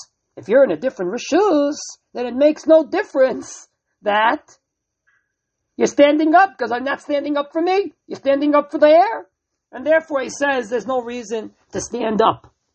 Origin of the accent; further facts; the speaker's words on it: Canada; I came from Canada at the time. There, everyone's ultra, ultra nice.